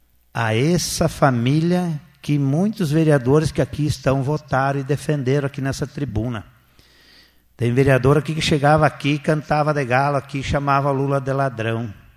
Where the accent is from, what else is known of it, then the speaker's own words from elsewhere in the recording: Brazil; sou brasileiro, nasci no Brasil, sou patriota.